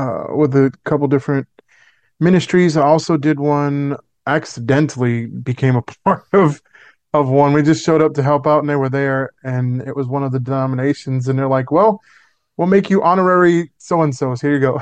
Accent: Louisiana, United States; I personally don't hate on anybody. I grew up in Louisiana.

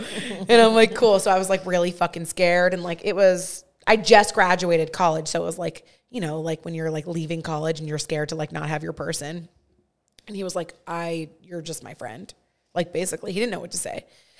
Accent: Framingham, Massachusetts, United States; I've never even been there, and I'm literally from Framingham, Massachusetts.

